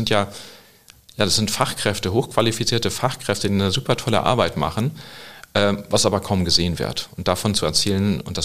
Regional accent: Northern Germany, Germany; Und die Häfen sind mal bei uns im Norden.

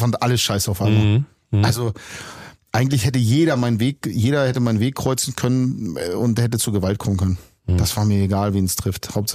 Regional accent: North East England, United Kingdom; accent: Geordie; Ich habe so einen derben Akzent gesprochen. Geordie heißt er, oben im Norden von England.

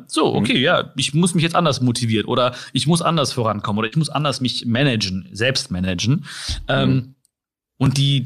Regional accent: Germany; Ich freue mich auf den Regen, wenn ich dann am Düsseldorfer Flughafen stehe und die ersten Regentropfen kommen. Dann sage ich manchmal so, oh, geil, wieder zu Hause

